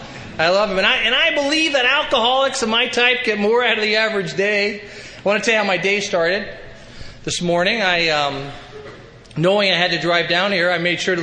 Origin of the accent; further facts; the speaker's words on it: Sherman Oaks, California, United States; I remember as a kid growing up in Sherman Oaks, the age of about 16, my father said, son, it's time we sit down and have a talk.